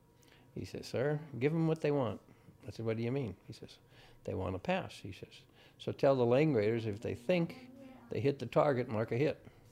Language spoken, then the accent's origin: English; Anaconda, Montana, United States; I mean, I was raised in Anaconda at the time where everybody was an Irish Catholic Democrat.